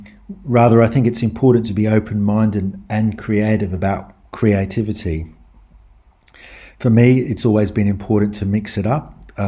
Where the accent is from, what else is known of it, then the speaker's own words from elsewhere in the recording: Australia; now in France; I'm Australian. I live in France